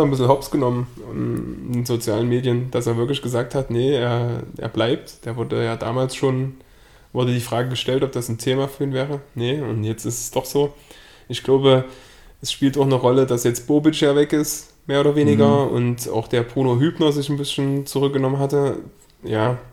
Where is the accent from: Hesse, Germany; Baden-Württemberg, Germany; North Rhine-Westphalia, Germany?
North Rhine-Westphalia, Germany; Dortmund; da sage ich mir als Dortmunder sogar